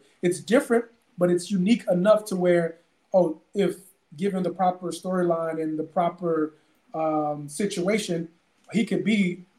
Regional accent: St. Louis, Missouri, United States; you know, I'm a kid from St. Louis. I just used that … French sommelier stuff to get the door. … from St. Louis.

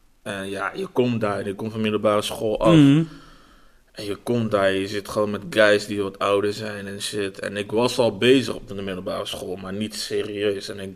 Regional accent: Rotterdam, South Holland, Netherlands; also born or lived in Den Bosch; 24 jaar nu. Rotterdam, daar kom ik vandaan. Geboren in Den Bosch helaas.

